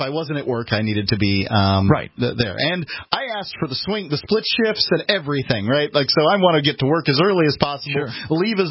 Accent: Florida, United States; I am from the South. I was born in Florida.

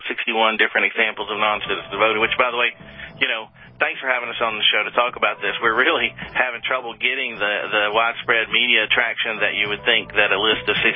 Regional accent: North Carolina, United States; 46,000 in my home state of North Carolina

